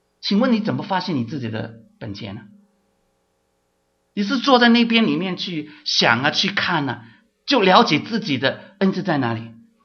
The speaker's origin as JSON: {"language": "Chinese", "region": "Guangdong", "country": "China", "second_language": "Chinese", "said": "其实我们广东人哪来的国语"}